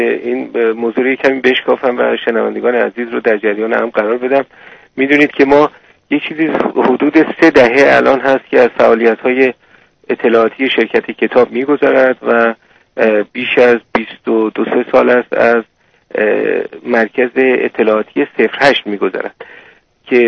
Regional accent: Iran; با افتخار به مراتب بیشتر خودمون رو ایرانی لقب میدیم و میگیم که ما ایرانی هستیم با سربلندی بسیار.

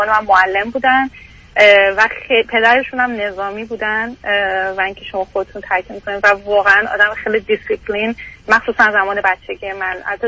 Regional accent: Iran; moved away as an adult; now in Canada; بعد از اینکه درسم لیسانس تموم شد تو ایران، برای ادامه تحصیل از ایران اومدم بیرون

